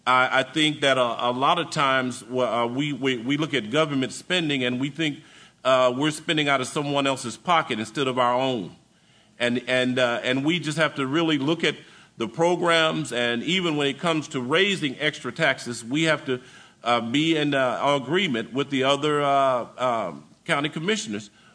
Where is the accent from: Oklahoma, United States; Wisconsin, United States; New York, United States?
Oklahoma, United States; Oklahoma City; now in Bryan, United States; I'm from Oklahoma City, but I have made Bryan College Station my home.